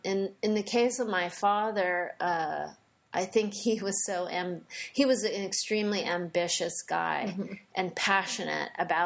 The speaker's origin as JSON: {"language": "English", "town": "Walnut Creek", "region": "California", "country": "United States", "tie": "born there", "said": "I was born in Walnut Creek, California."}